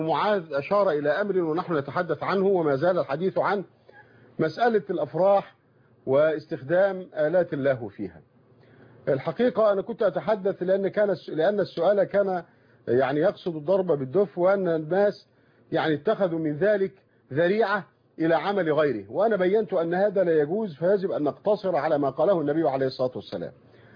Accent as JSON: {"language": "Arabic", "country": "Egypt", "said": "وإنما هي حتى موجودة عندنا في مصر"}